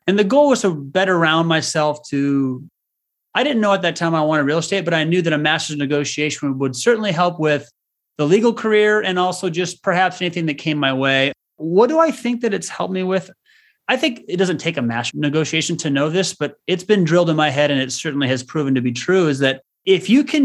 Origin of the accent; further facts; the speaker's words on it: Omaha, Nebraska, United States; Yeah, I was born and raised in the Omaha area.